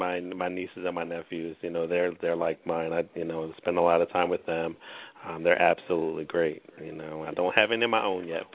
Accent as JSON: {"language": "English", "town": "Camden", "region": "New Jersey", "country": "United States", "lives_now": "Williamstown, United States", "said": "I'm originally from Camden, New Jersey. I currently live in Williamstown. I've been out here for about 4 years."}